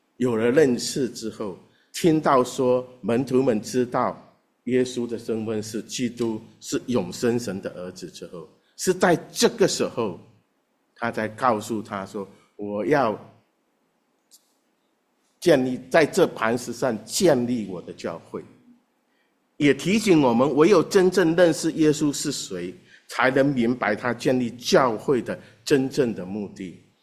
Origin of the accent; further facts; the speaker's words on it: China; 我是在中国大陆长大的，我是1966年出生的，那一年是文化大革命